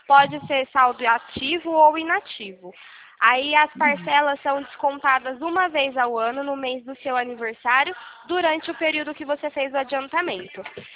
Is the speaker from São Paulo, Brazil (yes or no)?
yes; Sumaré, São Paulo, Brazil; Eu sou aqui de Sumaré